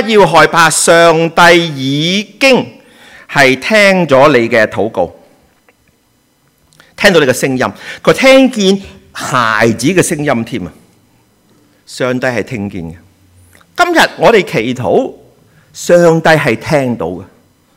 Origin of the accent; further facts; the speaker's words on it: Guangdong, China; 我係廣東人，因為我爸爸係廣東人，但其實我媽咪係山東人嘅，知唔知啊？唔知咧，所以見我都幾高大威猛，係咪？山東啊！啊，仲有少少韓國嘅啲